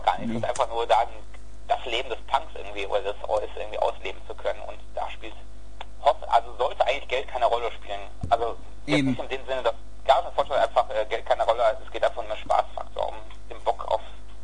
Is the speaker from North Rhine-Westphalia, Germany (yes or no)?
yes; Witten, North Rhine-Westphalia, Germany; Dann grüße ich alle Leute aus Witten, wo ich herkomme, die gebürtig da herkommen.